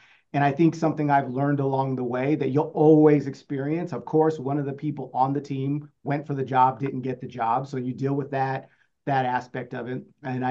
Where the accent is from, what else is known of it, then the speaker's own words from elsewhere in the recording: California, United States; So I graduated originally, so I grew up in California, originally started my college career up in Maine at Bates College